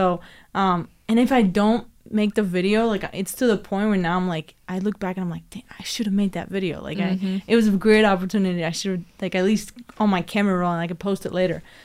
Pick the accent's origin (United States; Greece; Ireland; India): Greece; English is a second language; moved away; that's my entire city in Greece. When I grew up in Greece, you know?